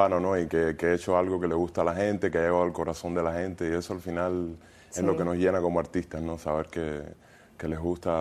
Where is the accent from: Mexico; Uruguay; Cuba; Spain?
Cuba; moved away; desde que llegué de Cuba hace 15 años